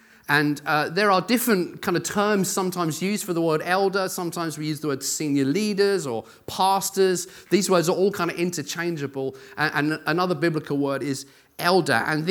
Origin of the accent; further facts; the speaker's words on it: Brighton, South East England, United Kingdom; also born or lived in Newcastle; now in Bedford, United Kingdom; I come from Bedford. I grew up in Brighton originally, then went up north to Newcastle, where I worked and was an elder in a church there, and I'm now in Bedford.